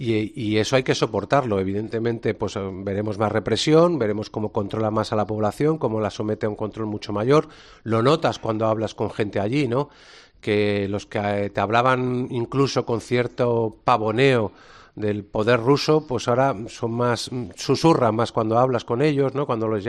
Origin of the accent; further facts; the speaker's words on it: Spain; como ciudadano español